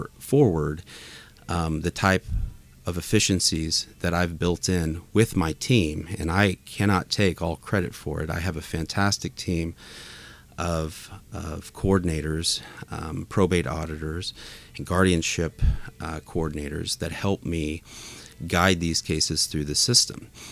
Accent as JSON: {"language": "English", "town": "Seguin", "region": "Texas", "country": "United States", "tie": "born or raised there", "said": "Growing up in Seguin and then right up the road on 123, we had a family farm and ranch. I come from here. I am from here."}